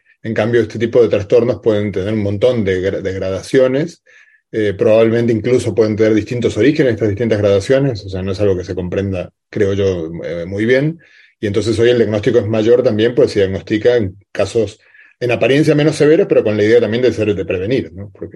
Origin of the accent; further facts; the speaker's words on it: Argentina; yo como buen argentino tengo que hacer este comentario